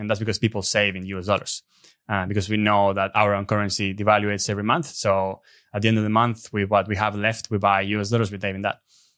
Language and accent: English; Argentina; English is a second language; now in Australia; And I'm from Argentina as well.